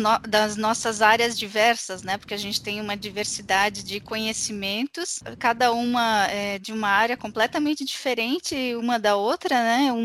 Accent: Blumenau, Santa Catarina, Brazil; Também sou nascida e criada em Blumenau

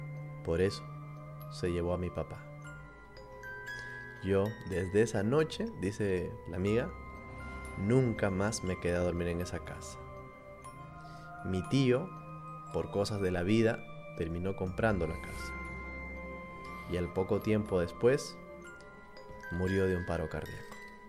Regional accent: La Punta, Callao, Peru; Soy de La Punta, así que les cuento mi triste y traumática historia.

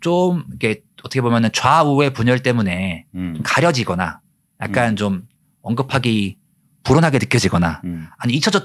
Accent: Gangwon, South Korea; 좀 강원도 촌놈으로서 태어나서

